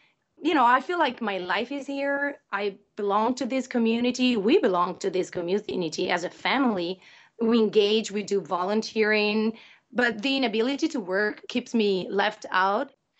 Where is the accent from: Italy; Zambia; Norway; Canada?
Italy; English is a second language; now in Grand Rapids, United States; I'm 41 years old, and I'm from Italy. I'm married to an Italian